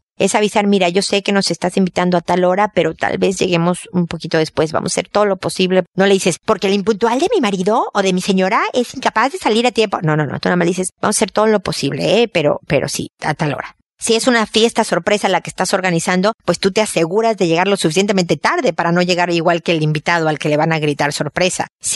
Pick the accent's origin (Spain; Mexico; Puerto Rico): Mexico; yo recibo consultas de México, de donde soy yo, de España, de Ecuador, de Argentina, de Chile